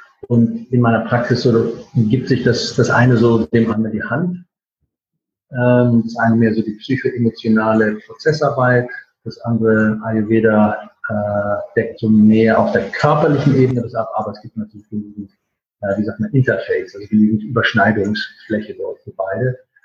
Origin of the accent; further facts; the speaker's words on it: Germany; now in United Kingdom; ich bin Deutscher, lebe in England